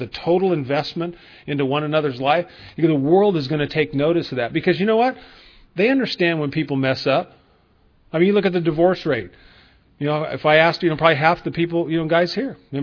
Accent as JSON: {"language": "English", "town": "Bakersfield", "region": "California", "country": "United States", "said": "I'm from Bakersfield, okay?"}